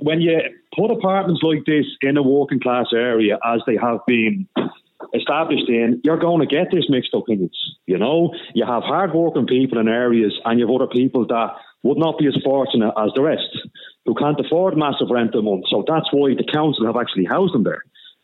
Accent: Dublin, Leinster, Ireland; I'm originally from the Oscar Square part of that area.

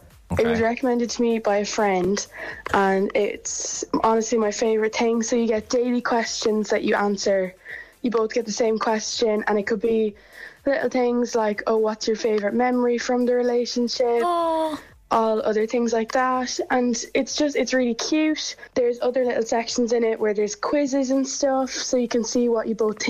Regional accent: Cavan, Ulster, Ireland; I'm from Cavan

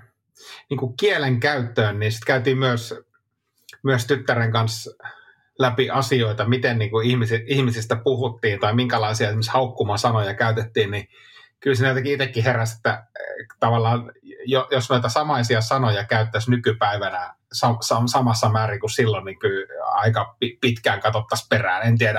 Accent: Suomussalmi, Kainuu, Finland; omassa lapsuudessa, kun ei ollut, Suomussalmella ei ollut semmoista kulttuuria, siis ei ollut edes sitä ainoaa niin kuin muualta tullutta koulukaveria

